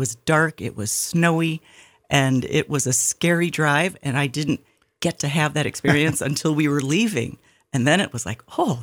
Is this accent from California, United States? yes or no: no; New York, United States; Well, I grew up in Western New York and really did not have a clue as to what I was going to do after I graduated from college with a business degree.